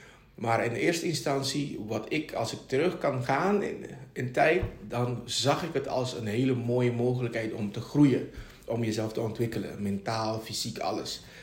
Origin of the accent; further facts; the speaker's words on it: Curaçao; moved away as an adult; now in Netherlands; 40 jaar inmiddels, toen, vorig jaar 39. Dochtertje van 9, ze woont op Curaçao, ik ben van Curaçao. En ik ben hier gekomen april vorig jaar om hier carrière te bouwen weer.